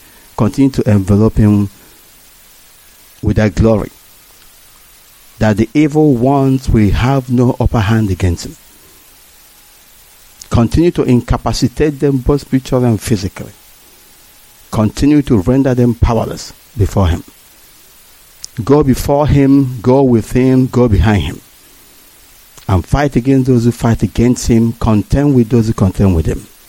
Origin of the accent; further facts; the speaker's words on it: Abatete, Anambra, Nigeria; I am from Abatete in Idemili, Biafra land.